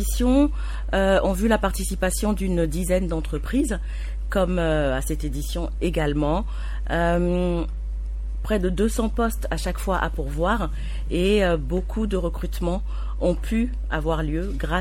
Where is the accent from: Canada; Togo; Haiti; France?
Togo; puisque nous sommes togolais